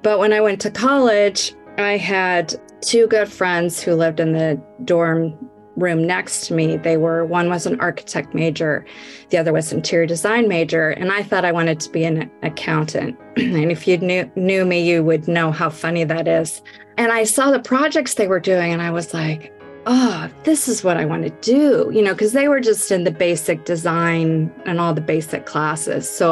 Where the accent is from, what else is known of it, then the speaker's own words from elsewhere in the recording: Bennington, Nebraska, United States; I grew up in Bennington, Nebraska.